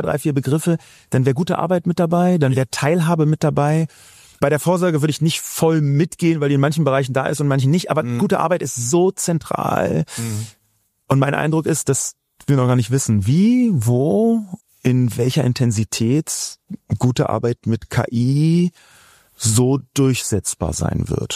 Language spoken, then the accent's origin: German; Berlin, Germany; ich komme aus Berlin.